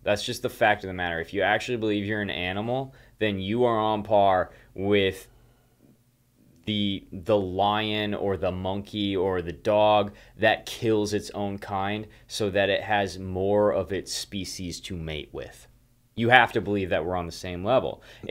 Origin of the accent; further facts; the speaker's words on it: Wisconsin, United States; You know, like, we're originally from Wisconsin, so, like, there's reservations out there still